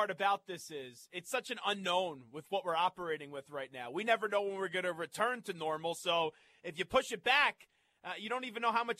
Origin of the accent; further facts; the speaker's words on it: New York, United States; As a New Yorker myself, I could definitely attest to that.